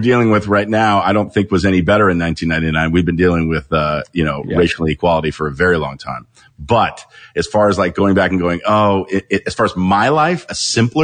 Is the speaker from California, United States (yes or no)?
yes; Los Angeles, California, United States; Yeah, born and raised in West LA and grew up, you know, around people that were in show business.